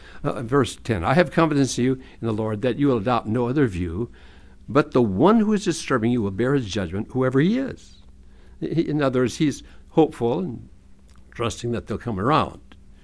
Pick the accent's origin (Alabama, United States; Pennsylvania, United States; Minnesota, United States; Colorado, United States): Minnesota, United States; Hinckley; but I'm from Hinckley, Minnesota, and still, what does that mean?